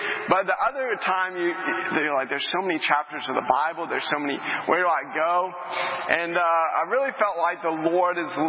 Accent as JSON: {"language": "English", "town": "Jacksonville", "region": "Florida", "country": "United States", "tie": "born or raised there", "said": "As Parker said, I am a Jaguars fan by birth, so I grew up in Jacksonville, but I'm now a Cowboys fan by marriage."}